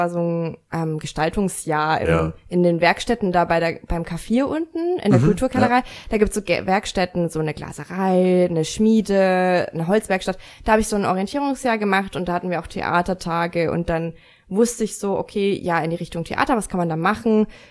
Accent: Bavaria, Germany; now in Nuremberg, Germany; Ich komme eigentlich aus Niederbayern, aber bin seit 14 Jahren hier in Nürnberg.

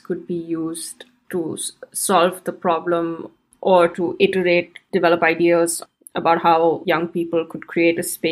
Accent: India; build relationships with civil society organizations in India, which is my home country.

